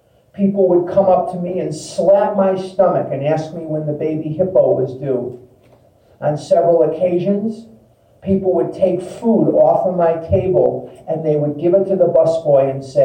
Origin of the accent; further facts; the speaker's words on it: Chicago, Illinois, United States; I couldn't understand why it couldn't be this, that I could get, I'm from Chicago. Who do I pay?